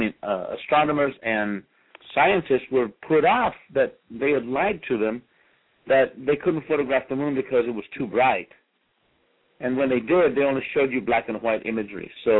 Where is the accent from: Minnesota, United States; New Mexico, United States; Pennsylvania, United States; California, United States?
New Mexico, United States; Roswell; I went to see my mom in Roswell, New Mexico, which is my hometown.